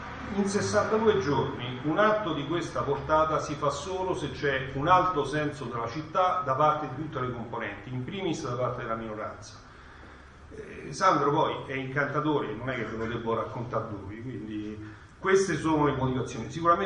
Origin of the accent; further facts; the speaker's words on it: Latina, Lazio, Italy; perché vengo da Latina, che è il capoluogo di provincia.